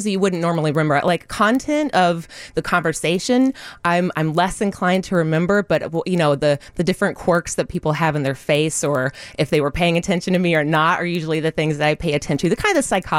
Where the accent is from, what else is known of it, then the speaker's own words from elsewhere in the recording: Carbondale, Illinois, United States; And they're definitely going to recognize locations that I mentioned in the show are from my hometown. You wouldn't know it unless you grew up in Carbondale, Illinois.